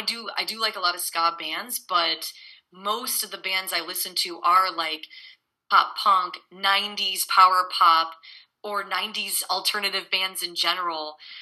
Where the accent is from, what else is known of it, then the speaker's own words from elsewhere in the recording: Palos Heights, Illinois, United States; also born or lived in Naperville; now in Chicago, United States; Where like I grew up in Palos Heights, and then I moved to Naperville, Illinois, and I was living there for, you know, most of my time.